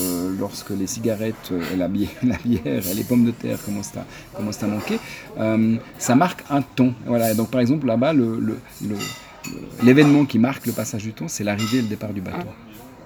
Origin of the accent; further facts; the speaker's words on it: Switzerland; C'était le fait de dire, on vient de Suisse